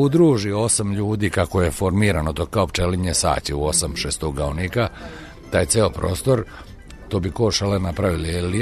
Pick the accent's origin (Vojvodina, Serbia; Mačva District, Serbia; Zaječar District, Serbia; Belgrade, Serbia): Mačva District, Serbia; Ali ja sam rodom iz bogate Mačve i kod mene i kad pričam, ovo mora da bude sve bogato.